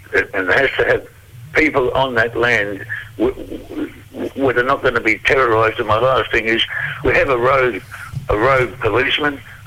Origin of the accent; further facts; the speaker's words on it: England, United Kingdom; I'm from England. I'm born there.